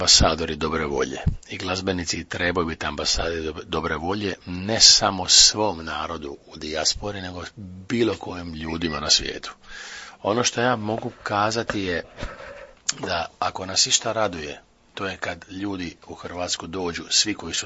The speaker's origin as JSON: {"language": "Croatian", "town": "Split", "region": "Split-Dalmatia County", "country": "Croatia", "said": "Ja sam Splićan, ja sam rođen Dalmatinac, majka, otac, baka, djeda, svi su mi iz Dalmacije."}